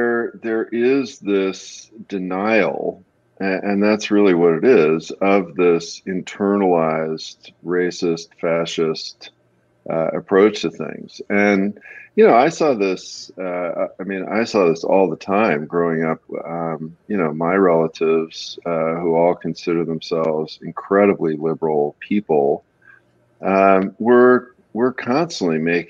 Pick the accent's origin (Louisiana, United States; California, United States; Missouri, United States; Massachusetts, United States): California, United States; I grew up in California when the great blue liberal state passed Proposition 13